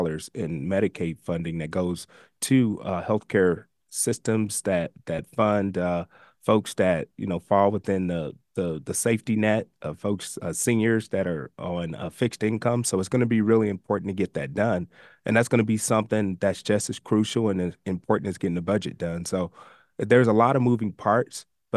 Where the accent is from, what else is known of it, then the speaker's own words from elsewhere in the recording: Missouri, United States; On our side, the I-270 development, which growing up in North St. Louis County, I never envisioned that interstate being developed and being walkable and safe.